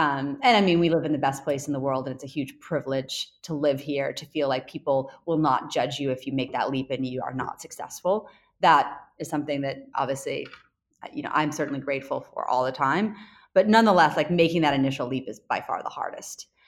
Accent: England, United Kingdom; accent: British; now in United States; and also came speaking the language because I immigrated from England. But I think there was a sense when I moved here of being different and not necessarily always being accepted. Moving into a small town in the Midwest with a very strong at that time British accent.

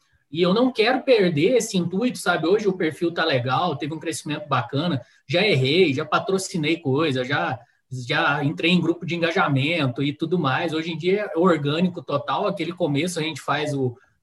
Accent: Machado, Minas Gerais, Brazil; Nosso sítio fica na região de Machado, que é vizinha, que é de onde eu sou natural, fica a uns 60 quilômetros daqui

